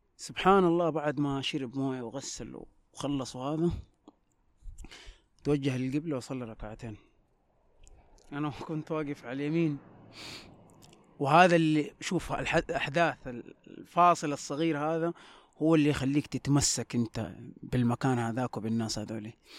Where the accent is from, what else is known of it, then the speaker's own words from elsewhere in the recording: Mecca, Makkah Province, Saudi Arabia; born there; أنا أقول لهم مولود في مكة.